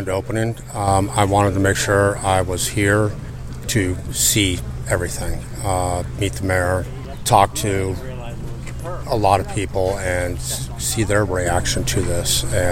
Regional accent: El Cajon, California, United States; I am actually completely honored because I was born and raised here in El Cajon, and I am a Navy veteran from the Desert Storm era

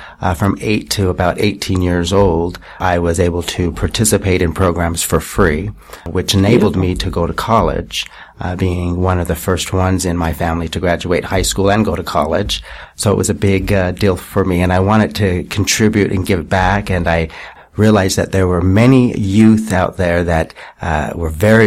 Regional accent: Utah, United States; Of course, I'm from Utah, and so my beginnings began there, of course.

